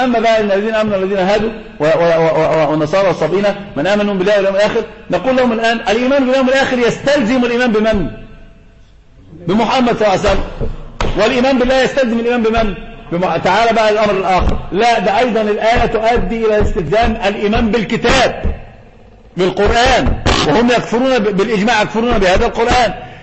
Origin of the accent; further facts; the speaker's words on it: Egypt; هذا منتشر عندنا في مصر